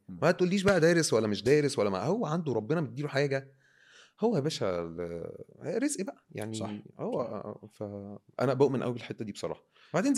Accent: Mansoura, Dakahlia, Egypt; المنصوره الموضوع حبي قوي في المناطق واحنا من المنصوره

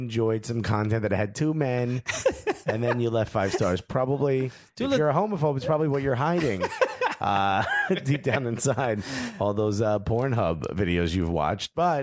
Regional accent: Newark, New Jersey, United States; No, I grew up in Newark.

